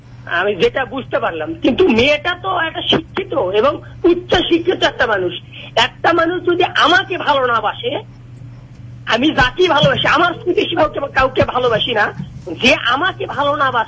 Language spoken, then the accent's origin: Bangla; Bogura, Rajshahi Division, Bangladesh; বগুড়া সোনাতলা উপজেলা আমার বাসা, আমার বাড়ি পাকুল্লা ইউনিয়নে।